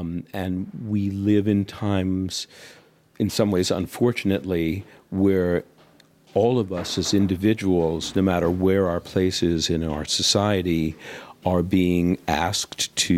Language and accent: English; United States; I'm obviously American, and in the States we have families pulled apart